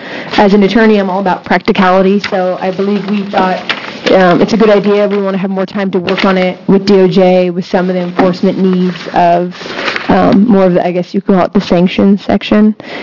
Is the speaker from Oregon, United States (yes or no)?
yes; Eugene, Oregon, United States; I'm an attorney from Eugene, Oregon.